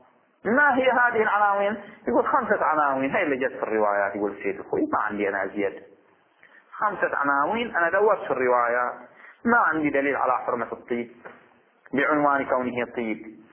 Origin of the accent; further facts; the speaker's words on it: Bahrain; خب إحنا عندنا في البحرين شيء نسميه خطوبة